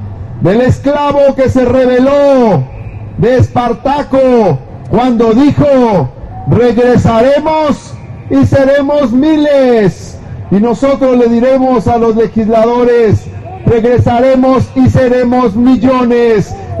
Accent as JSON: {"language": "Spanish", "country": "Mexico", "said": "de nuestra identidad, de nuestro orgullo, de nuestra fortaleza como mexicanos."}